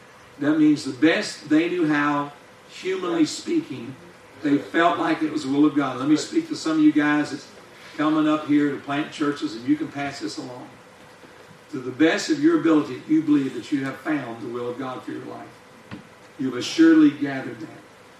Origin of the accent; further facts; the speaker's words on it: West Virginia, United States; I was raised in West Virginia, listening to a lot of country preachers